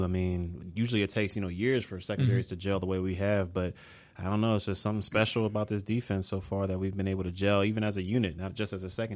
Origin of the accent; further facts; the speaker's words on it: Pittsburgh, Pennsylvania, United States; I'm from Pittsburgh, so my favorite player growing up was Troy Polamalu.